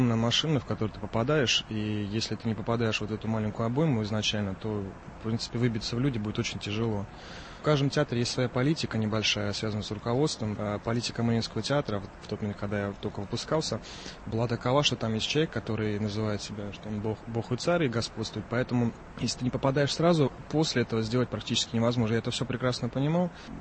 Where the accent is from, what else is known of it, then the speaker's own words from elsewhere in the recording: Saint Petersburg, Russia; now in Moscow, Russia; Я не приехал из Петербурга прямо сразу же в Москву.